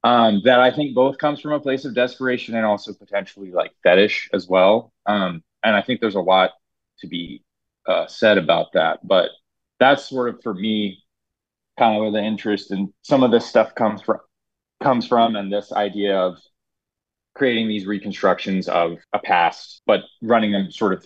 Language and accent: English; Tennessee, United States; I'm an artist from Tennessee. I'm 26.